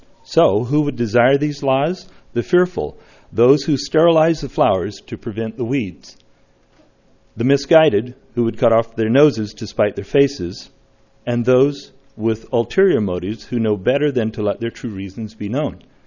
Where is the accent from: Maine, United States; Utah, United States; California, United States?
California, United States; Atascadero; from Tascadero.